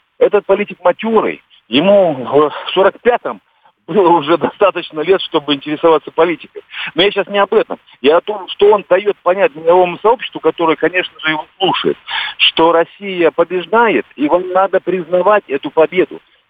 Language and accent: Russian; Ukraine; откуда вы, молодой человек? Я говорю, с Украины.